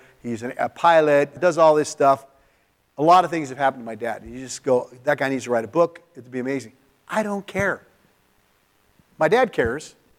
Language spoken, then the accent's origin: English; California, United States; Never had an umbrella my whole life because I'm from California.